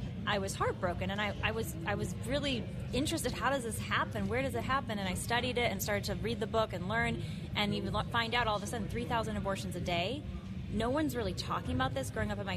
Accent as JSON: {"language": "English", "town": "San Jose", "region": "California", "country": "United States", "tie": "born or raised there", "said": "So I'm from San Jose, California. Grew up in the heart of Silicon Valley, one of eight kids."}